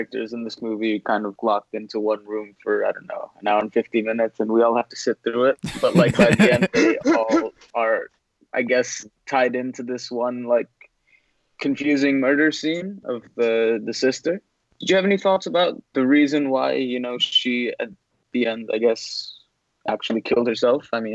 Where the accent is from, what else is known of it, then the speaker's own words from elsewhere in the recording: United States; it seemed a little out of place as an American to see like